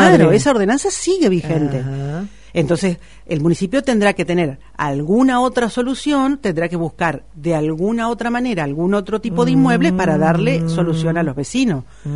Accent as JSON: {"language": "Spanish", "town": "Crespo", "region": "Entre Ríos", "country": "Argentina", "said": "porque somos de Crespo"}